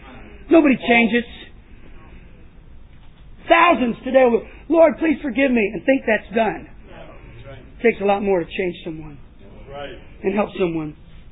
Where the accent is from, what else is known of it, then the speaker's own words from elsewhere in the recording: Texas, United States; moved away; I grew up in the South. Texas. You order tea, you're getting iced tea, baby.